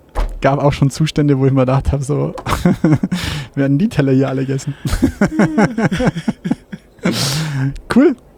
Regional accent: Ingolstadt, Bavaria, Germany; Ja, das bin ich ein gebrandmarktes Kind als Ingolstädter. Also, weil bei uns in Ingolstadt

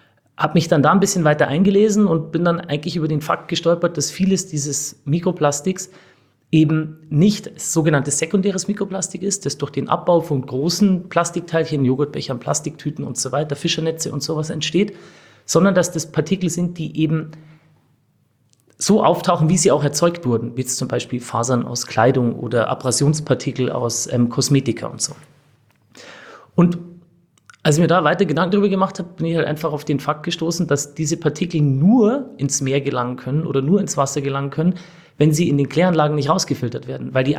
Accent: Bavaria, Germany; Also wir kommen alle aus Münchner Westen, Ammersee und die Umgebung. Das heißt, ich war, seitdem ich ein kleines Kind war, eigentlich nur draußen im Wald am See und auf dem Bauernhof.

